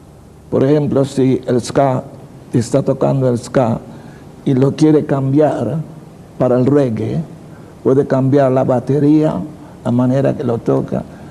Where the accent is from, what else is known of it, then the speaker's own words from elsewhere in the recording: Cuba; moved away; No, porque yo soy cubano, yo trabajaba a donde yo vivo ahora, en un restaurante español.